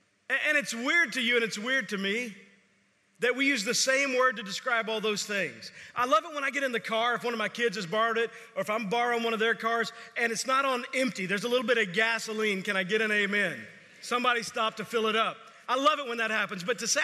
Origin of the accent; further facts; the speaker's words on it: Texas, United States; I grew up in Texas.